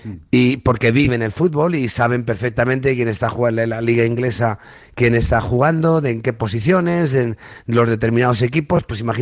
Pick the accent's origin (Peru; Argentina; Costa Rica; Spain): Spain; Osa de Montiel, Castilla-La Mancha; born or raised there